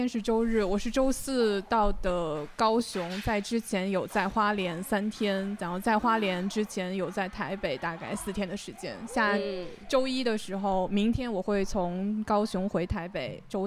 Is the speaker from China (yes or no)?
yes; Beijing, China; 因为我是北京人，然后